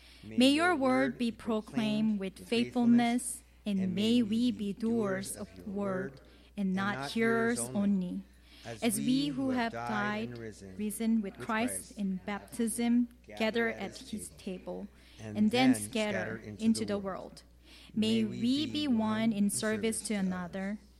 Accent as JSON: {"language": "English", "region": "Daegu", "country": "South Korea", "lives_now": "United States", "said": "So I came from Georgia, but I originally came from South Korea, not North Korea, South Korea, and southern part of South Korea, which is Daegu. And I grew up as a pastor kid."}